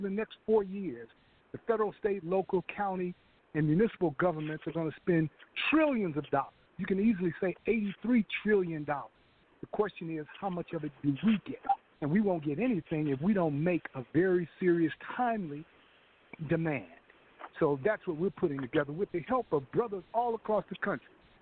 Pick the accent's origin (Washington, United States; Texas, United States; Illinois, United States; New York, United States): Illinois, United States; Chicago; I was born and raised in Chicago, graduated Horace Mann Elementary, Chicago Vocational High School.